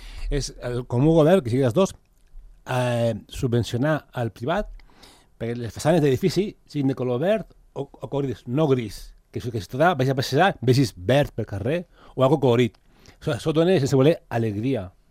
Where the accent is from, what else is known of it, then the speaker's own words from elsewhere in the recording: Andorra; No, però com a andorrà, cada vegada jo noto que em costa menys viatjar.